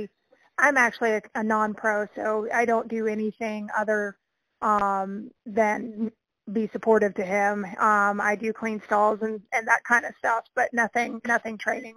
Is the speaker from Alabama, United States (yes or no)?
yes; Birmingham, Alabama, United States; I grew up in Alabama and quite honestly in the city, like Birmingham, Alabama, no green grass around, like it just a little suburb of that area.